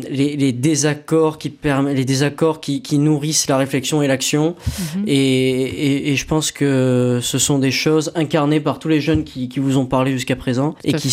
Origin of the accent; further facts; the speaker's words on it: Montpellier, Occitanie, France; born there; Je suis né à Montpellier, j'aime passionnément cette ville, j'aimerais un jour la diriger.